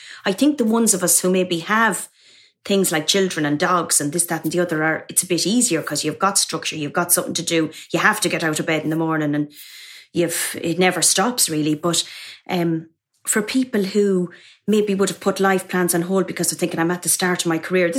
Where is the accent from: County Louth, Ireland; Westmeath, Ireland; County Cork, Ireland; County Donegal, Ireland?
Westmeath, Ireland; Mullingar; I went to a nun school and it was in a convent in my hometown of Mullingar in Ireland.